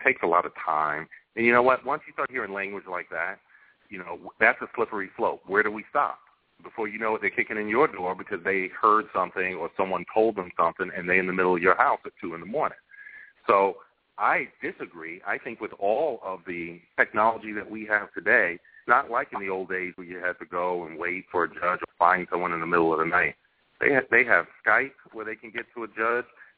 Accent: Queens, New York, United States; also born or lived in Brooklyn; As you said earlier, I'm from Brooklyn, New York, Crown Heights and Bed-Stuy, grew up in Queens.

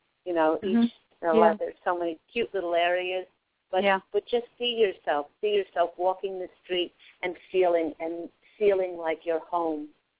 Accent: New York, United States; I remember many trips as a teenager going down, escaping the northern New York winters and going to Florida.

